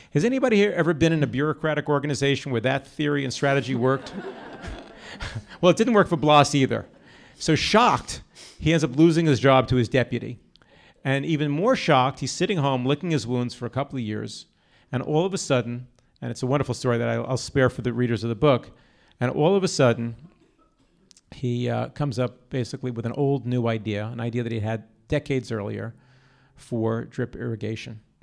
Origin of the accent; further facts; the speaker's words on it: New York, United States; I'm a New Yorker. I'm not a Californian, so just saying as an outside observer.